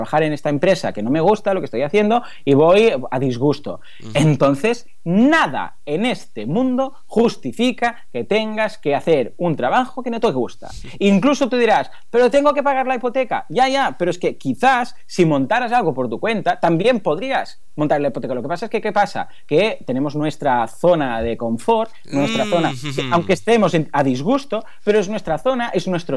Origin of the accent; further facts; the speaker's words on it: Mataró, Catalonia, Spain; porque yo soy de Mataró